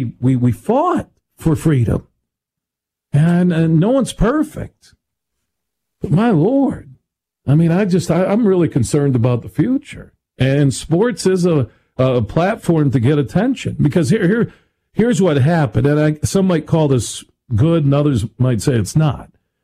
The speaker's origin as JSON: {"language": "English", "region": "Michigan", "country": "United States", "tie": "born or raised there", "said": "That's why I grew up in Michigan."}